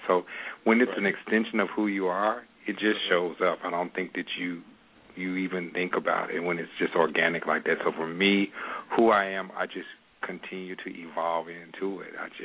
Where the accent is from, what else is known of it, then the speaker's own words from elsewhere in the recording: Gastonia, North Carolina, United States; I mean, I grew up in Gastonia, North Carolina, like a suburb of Charlotte.